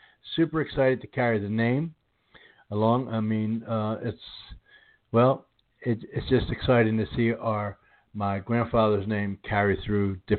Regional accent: Northeast, United States; I know for me, I was raised in the Northeast, and that seems to be a big thing. It's a little different here in the South, not in a bad way.

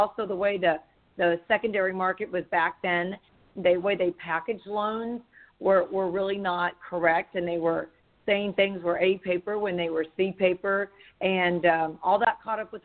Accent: San Antonio, Texas, United States; also born or lived in Tulsa; now in College Station, United States; I then grew up in San Antonio for up through high school.

